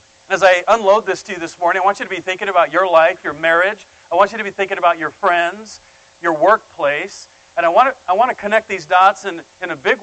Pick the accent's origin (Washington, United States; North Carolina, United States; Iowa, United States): Iowa, United States; So, hey, listen, I'm from Iowa. Anybody here from Iowa?